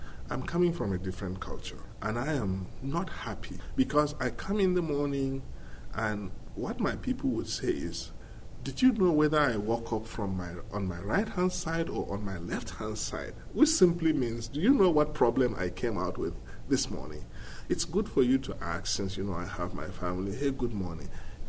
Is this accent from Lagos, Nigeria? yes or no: no; Plateau, Nigeria; now in Iowa City, United States; so I live in Iowa City. Nigeria is on the western coast of Africa. I grew up in the rural area. I was born in a very small village in north central Nigeria, in a state that is called Plateau State. My parents were farmers.